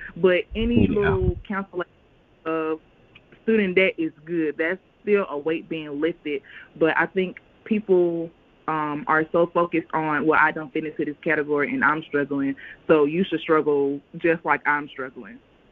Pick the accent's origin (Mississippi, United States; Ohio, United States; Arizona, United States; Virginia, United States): Mississippi, United States; Greenwood; I'm originally from Greenwood, Mississippi. I attended Mississippi University for Women for my bachelor's, and then I attended Mississippi Valley State for my master's.